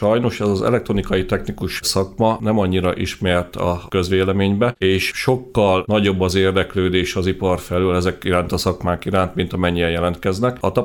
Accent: Debrecen, Hajdú-Bihar, Hungary; Nyilván, tehát én debreceniként Debrecenben gondolkodom

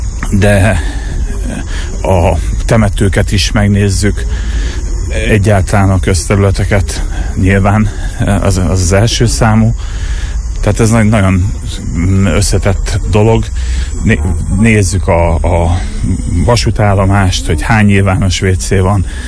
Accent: Miskolc, Borsod-Abaúj-Zemplén, Hungary; moved away; Én egyébként Miskolcon jártam gimnáziumba, és itt is születtem egyébként

